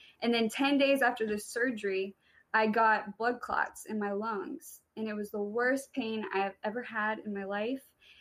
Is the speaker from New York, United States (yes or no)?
no; Minden, Nebraska, United States; now in San Diego, United States; I am originally from Nebraska, small town in Minden, Nebraska, and I just moved to San Diego for grad school.